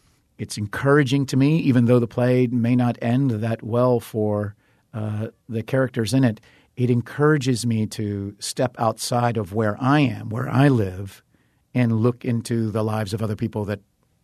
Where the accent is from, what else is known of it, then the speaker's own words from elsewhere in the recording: Virginia, United States; But I grew up in Virginia in the South